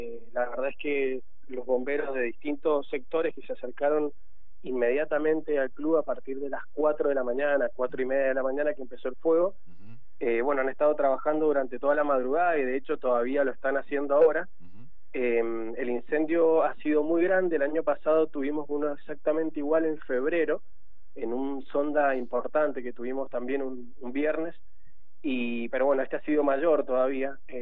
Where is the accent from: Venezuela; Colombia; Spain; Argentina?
Argentina; Guaymallén, Mendoza; Yo soy de Guaymallén, de la zona de Villanueva.